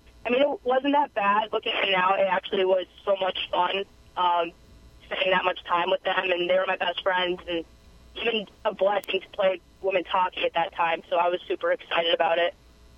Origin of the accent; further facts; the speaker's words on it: Las Vegas, Nevada, United States; but at the time when I'm growing up in Vegas, I was looking for schools